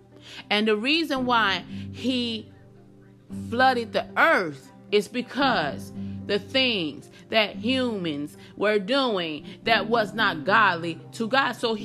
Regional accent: United States; This is my opinion. This is how I feel as an American, part of the human race.

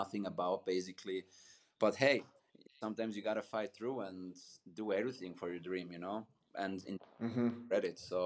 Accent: Liechtenstein; So I often say, like, when people ask me from other places, other countries, like, where are you from? I often say Switzerland, because people don't know Liechtenstein as good as maybe.

